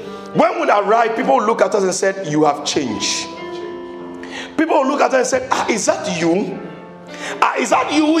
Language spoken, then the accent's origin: English; Ashaiman, Greater Accra, Ghana; Me, I grew up in Ashaiman.